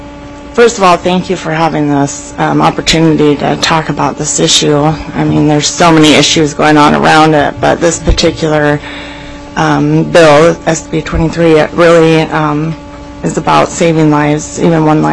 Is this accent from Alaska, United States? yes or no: yes; Ketchikan, Alaska, United States; I was 19 at the time, and I grew up in Alaska my whole life, logging camps, mostly in Ketchikan as well. So I was in Tacoma, Washington at that time.